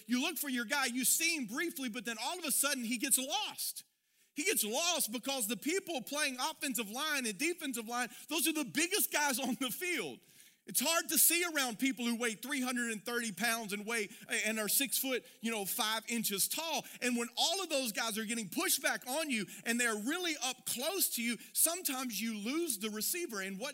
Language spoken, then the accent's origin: English; Louisiana, United States; And I said, "No, I'm from Louisiana."